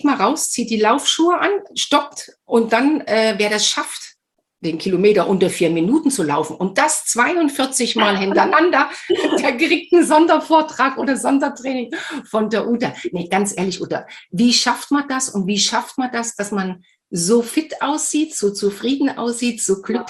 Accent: Germany; weil wir sind beide an den Sportschulen in der DDR groß geworden

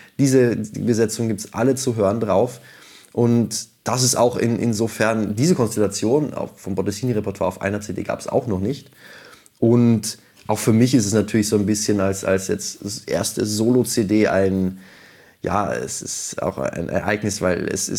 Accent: Vienna, Austria; ich komme ja aus Wien.

